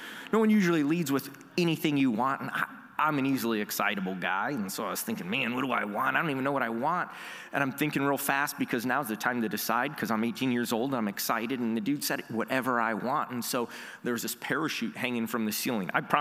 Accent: Cedar Rapids, Iowa, United States; You know, I grew up in Cedar Rapids, Iowa, a city about 120,000 folks in eastern Iowa.

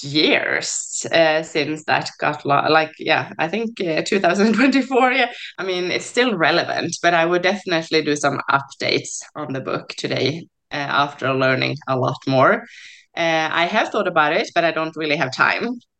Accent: Sweden; I'm from Sweden

